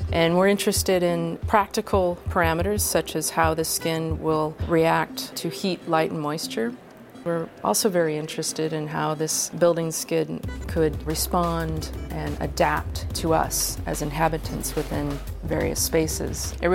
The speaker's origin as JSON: {"language": "English", "town": "Seattle", "region": "Washington", "country": "United States", "lives_now": "Ithaca, United States", "said": "I'm from Seattle originally, so it's nice to be around the water again."}